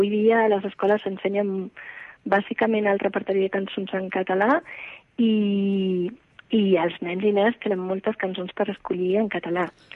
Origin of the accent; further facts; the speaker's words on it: Andalusia, Spain; also born or lived in Barcelona; jo vaig néixer a Barcelona, però als 3 anyets vaig marxar cap a Andalusia, cosa estranya, perquè passava del revés a la meva època, que els andalusos venien cap aquí, però jo vaig fer del revés amb la meva família.